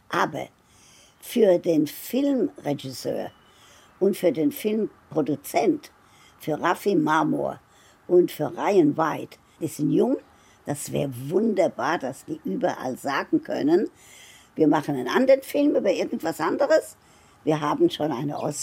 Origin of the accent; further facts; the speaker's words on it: Frankfurt, Hesse, Germany; also born or lived in Wiesenfeld; Genau, als Einjähriges nach Frankfurt. In Wiesenfeld kam mein Vater, hat man mir gesagt, jedes Wochenende mit dem Fahrrad von Frankfurt nach Wiesenfeld.